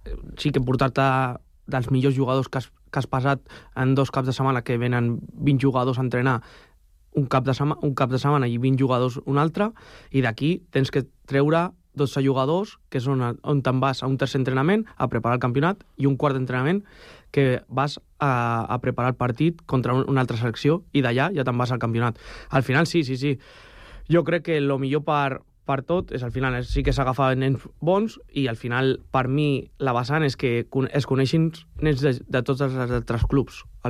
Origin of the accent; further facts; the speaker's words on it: Sant Cugat, Catalonia, Spain; ja que som de Sant Cugat